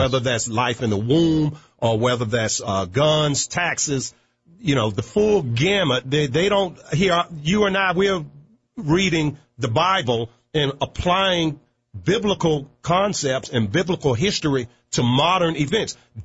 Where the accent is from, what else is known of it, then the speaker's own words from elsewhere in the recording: Virginia, United States; running for the right to represent the 7th Congressional District of my home state of Virginia.